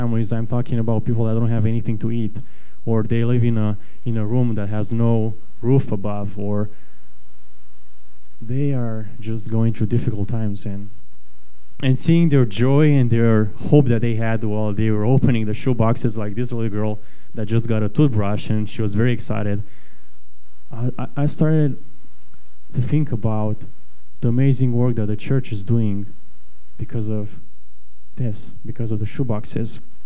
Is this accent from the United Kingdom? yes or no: no; Romania; growing up in Romania, one of my favorite time of year was Christmas.